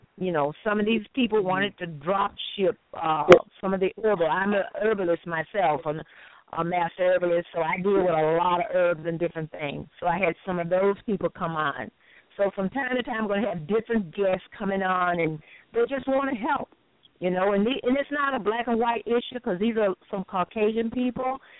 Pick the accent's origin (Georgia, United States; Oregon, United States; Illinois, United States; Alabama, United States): Alabama, United States; I also was in touch with from my hometown, Alabama.